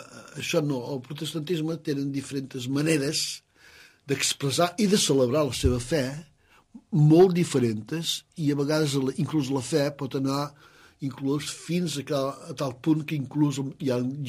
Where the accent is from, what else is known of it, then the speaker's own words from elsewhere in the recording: Llagostera, Catalonia, Spain; born there; Jo sol dir la República Independent de Llagostera. Mira, a Llagostera, que era un poble de tapers.